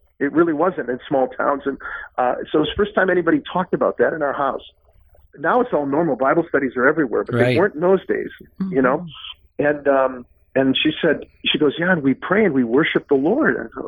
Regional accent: New Ulm, Minnesota, United States; First place I went was a group like my sister was in my hometown, New Ulm.

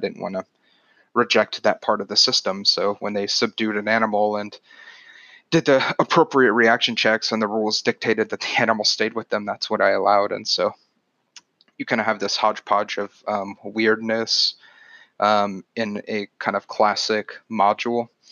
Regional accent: Texas, United States; we're both from Texas, but neither of us really have the Texas accent, so we kind of force it for the episodes

